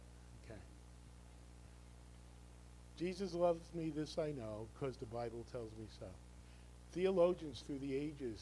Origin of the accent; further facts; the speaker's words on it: New Jersey, United States; Parallel parking is not a problem for me. I grew up in North Jersey.